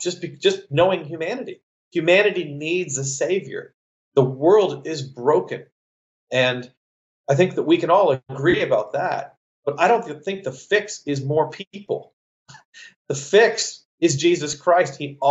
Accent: Canada; I'm a Canadian.

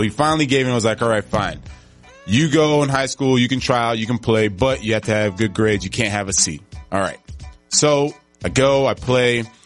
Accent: Coral Gables, Florida, United States; Coral Gables, born and raised.

